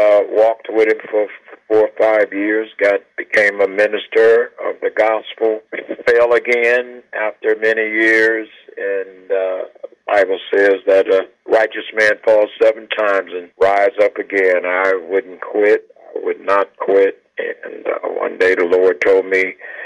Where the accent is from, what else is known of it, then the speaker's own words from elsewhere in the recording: Detroit, Michigan, United States; I grew up in Detroit on the east side, sort of like in between poverty and low income